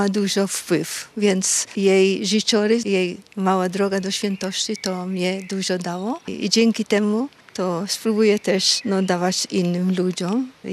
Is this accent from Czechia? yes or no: no; Malta; Polish is a second language; now in Poland; jestem z Malty, a tutaj w Polsce już jestem 33 lata.